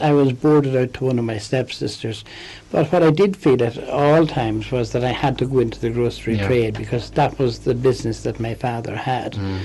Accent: Ballyshannon, County Donegal, Ireland; born there; Yes, I was born in Ballyshannon, and I went to school, first of all, in Bundoran, believe it or not, Bundoran National School, and from there I went to Pretoria and Enniskillen.

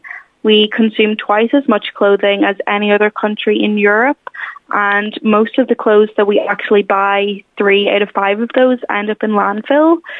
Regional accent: Carndonagh, Ulster, Ireland; I'm actually from Carndonagh myself.

